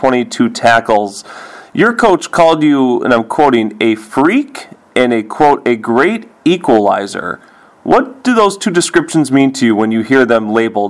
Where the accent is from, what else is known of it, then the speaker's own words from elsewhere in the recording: Waukesha, Wisconsin, United States; Now, I grew up in Waukesha. I went to Waukesha West